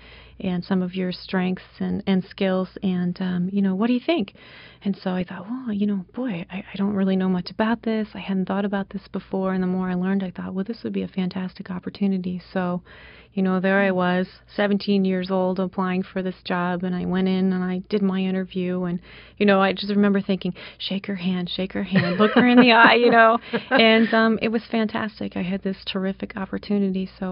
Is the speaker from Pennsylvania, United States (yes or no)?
yes; Gettysburg, Pennsylvania, United States; I grew up just outside of Gettysburg, Pennsylvania, and so I had been coming to the park my whole life.